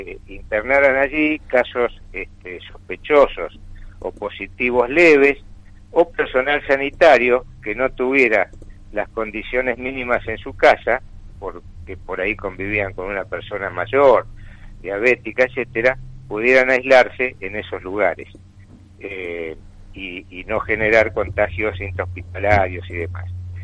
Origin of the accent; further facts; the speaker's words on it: Argentina; Nosotros somos Argentina, y con nuestros defectos y virtudes tenemos un sistema